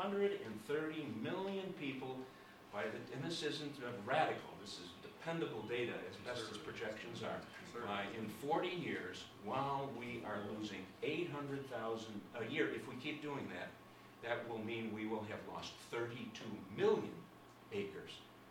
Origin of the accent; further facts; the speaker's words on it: Chicago, Illinois, United States; I share that because I'm from Chicago